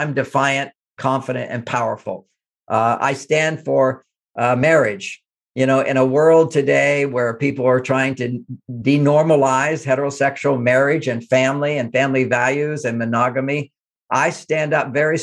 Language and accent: English; Texas, United States; We grew up in Texas.